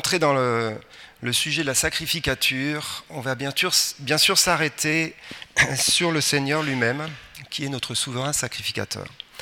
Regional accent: Normandy, France; also born or lived in Paris; now in Toulouse, France; Moi, je suis originaire de Normandie.

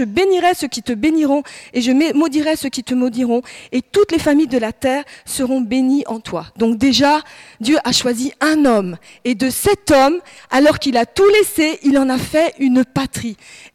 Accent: France; Et là, c'était vraiment, Seigneur, en tant que Français, on veut être là à tes rendez-vous.

